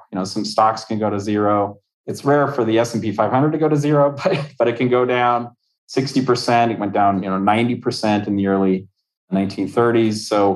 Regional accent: Texas, United States; I grew up in Texas, but California, you know, the weather is pretty darn good.

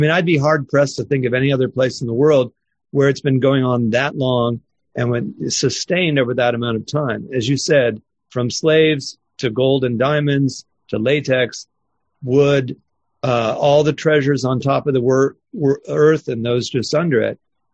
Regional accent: United States; I am an American and I was born here and raised here.

